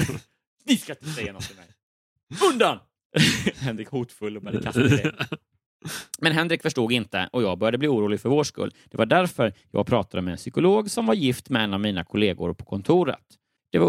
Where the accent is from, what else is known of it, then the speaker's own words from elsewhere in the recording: Örebro, Örebro County, Sweden; also born or lived in Lund; Jag är född och uppvuxen i Örebro.